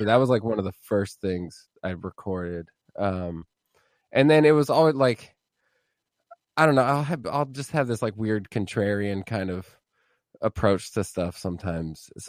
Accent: Petaluma, California, United States; I grew up in the North Bay, in Petaluma. Little like small town in the North Bay, the Bay, San Francisco Bay Area.

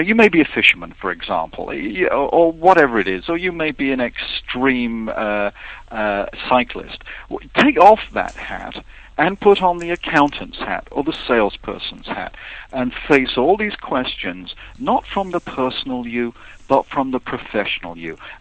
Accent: England, United Kingdom; now in United States; I've lived here longer than I ever lived in England.

